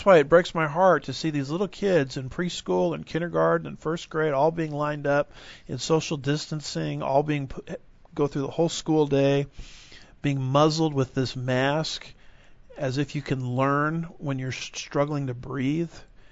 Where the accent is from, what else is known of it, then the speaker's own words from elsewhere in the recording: Texas, United States; boy, that hurts because I'm a Texan and I love my local steakhouses.